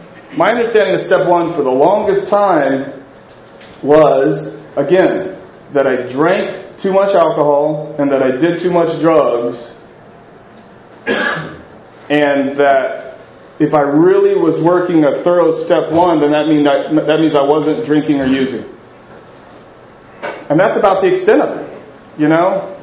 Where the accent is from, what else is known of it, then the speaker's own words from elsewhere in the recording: Texas, United States; also born or lived in North Carolina; I'm 43, born and raised in Texas, spent 10 years in North Carolina